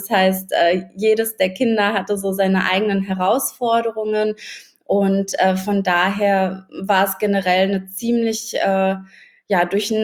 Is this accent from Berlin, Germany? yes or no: yes; Berlin, Germany; Bin ja auch eine Berlinerin eigentlich.